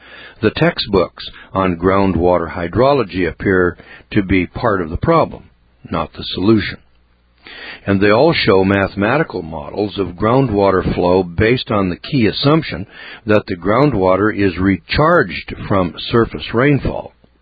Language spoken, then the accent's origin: English; Rust Belt, United States; I'm an outsider, you know, I'm a snowbird from the Rust Belt